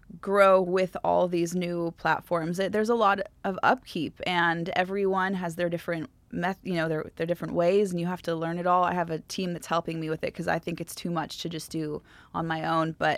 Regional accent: California, United States; I was from Southern California, I didn't really wear makeup

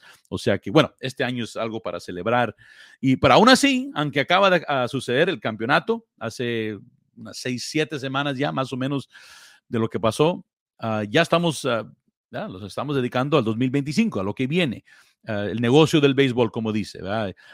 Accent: South Gate, California, United States; Soy de Los Ángeles, como muchos de ustedes. Soy un muchacho, bueno, ya no tan muchacho, ¿verdad? Ya un viejo ya. Pero aquí del Southeast Los Angeles, de la ciudad de Southgate, donde crecí como muy joven, viviendo en la ciudad de Downey.

